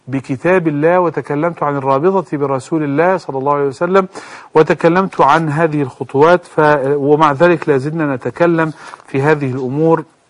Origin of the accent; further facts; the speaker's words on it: Egypt; احنا عندنا في مصر حتى الآن كفور باسم صحابة